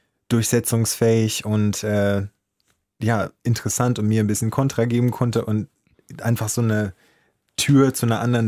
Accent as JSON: {"language": "German", "region": "Southern United States", "country": "United States", "tie": "born or raised there", "said": "Also, ich bin ja, wie gesagt, in Südstaaten aufgewachsen."}